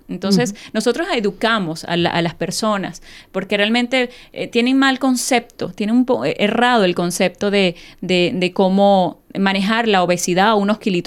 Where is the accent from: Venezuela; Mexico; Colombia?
Venezuela; yo soy la única de Sudamérica, por ejemplo, yo soy la única venezolana